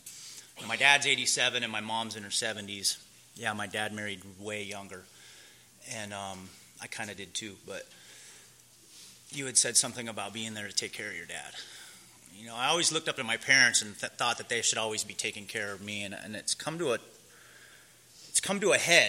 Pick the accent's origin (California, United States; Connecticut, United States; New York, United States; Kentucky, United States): California, United States; Santa Monica; I'm an alcoholic. And I was born and raised up in Los Angeles, or fifth generation, right at home on the beach, Santa Monica.